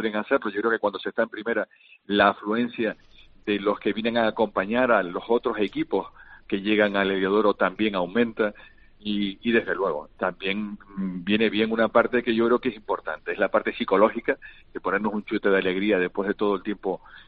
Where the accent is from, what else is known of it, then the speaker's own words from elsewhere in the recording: Canary Islands, Spain; Al día siguiente del último partido en Las Palmas, seguiremos siendo canarios, tendremos que seguir conviviendo juntos